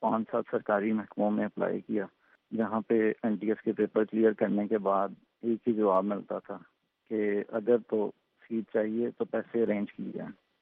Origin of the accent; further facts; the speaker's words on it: Lahore, Punjab, Pakistan; also born or lived in Saudi Arabia; اور میرا تعلق پاکستان لاہور سے ہے. بچپن کا آغاز سعودیہ میں ہوا.